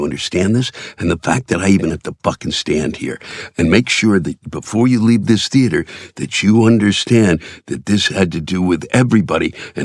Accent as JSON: {"language": "English", "town": "Silver Spring", "region": "Maryland", "country": "United States", "also_born_or_lived": "Washington, D.C.", "said": "I'm from D.C."}